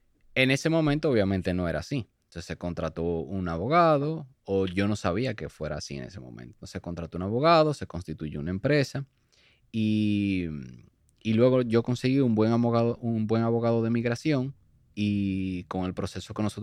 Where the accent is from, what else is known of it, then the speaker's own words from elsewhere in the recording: Dominican Republic; yo soy dominicano, yo soy la sexta generación en tabaco.